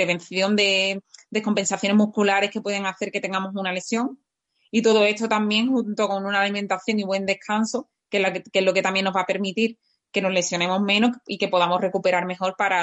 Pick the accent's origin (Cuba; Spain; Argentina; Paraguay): Spain; Huelva, Andalusia; que yo soy de Huelva y no estoy casi nunca por allí